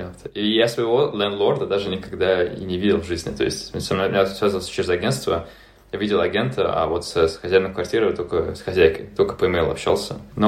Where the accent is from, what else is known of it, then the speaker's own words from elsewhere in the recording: Moscow, Russia; moved away as an adult; now in Edinburgh, United Kingdom; я сам из Москвы, я учился в Бауманке на бакалавриате по направлению прикладная математика и теоретическая информатика.